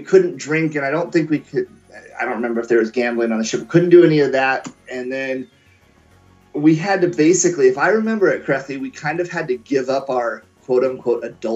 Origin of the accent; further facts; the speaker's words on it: Montana, United States; cause I'm originally from Montana. So my family's got a lot of country boy in us.